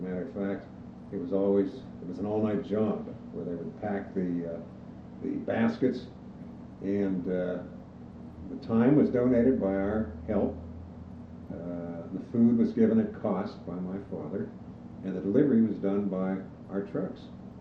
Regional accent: Sewickley, Pennsylvania, United States; born there; I was born in the Swickley Hospital, which is the town just before you get to Leedsdale, on the way to Ambridge. I have, as I say, very fond memories of the town.

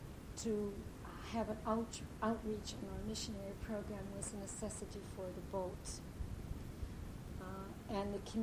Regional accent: United States; You know, I can't really deny that I am an American.

